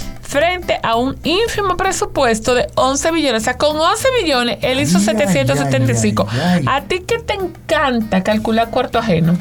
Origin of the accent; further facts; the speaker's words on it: Dominican Republic; la isla entera se llama La Hispaniola, pero nosotros somos República Dominicana